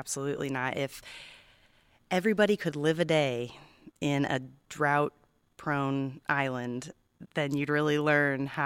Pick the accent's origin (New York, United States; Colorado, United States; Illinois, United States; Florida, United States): Illinois, United States; now in California, United States; I'm from Illinois. And so being out here in this Mediterranean climate